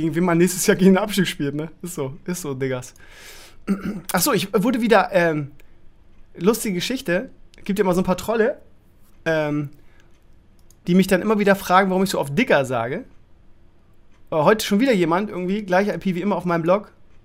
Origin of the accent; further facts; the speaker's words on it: Bremen, Germany; Da habe ich mich sehr drüber gefreut, weil ich als Bremer ist man immer so ein bisschen Sympathisant